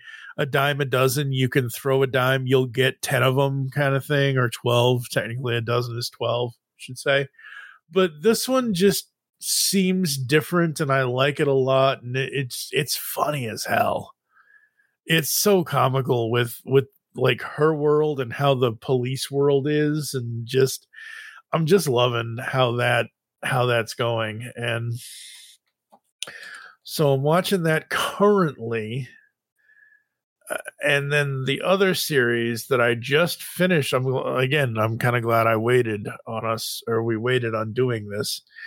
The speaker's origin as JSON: {"language": "English", "town": "Boston", "region": "Massachusetts", "country": "United States", "said": "And because Boston, and I'm originally from Boston"}